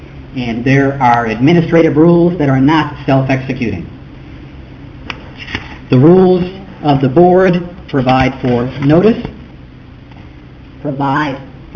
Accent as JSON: {"language": "English", "town": "Flossmoor", "region": "Illinois", "country": "United States", "said": "And I am from Flossmoor, Illinois, but I'm a Texas lawyer"}